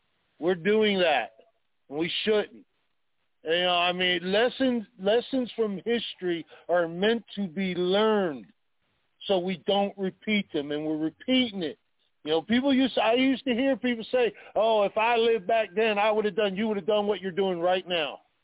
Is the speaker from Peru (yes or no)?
no; United States; And me, yep, as an American, I got a real, real big problem with that.